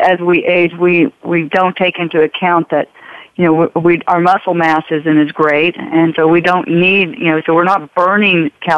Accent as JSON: {"language": "English", "region": "Texas", "country": "United States", "tie": "born or raised there", "said": "I grew up in Texas, and, you know, we ate fried food"}